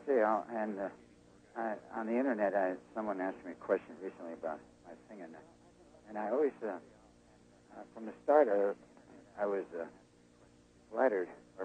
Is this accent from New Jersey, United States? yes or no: no; San Francisco, California, United States; In San Francisco.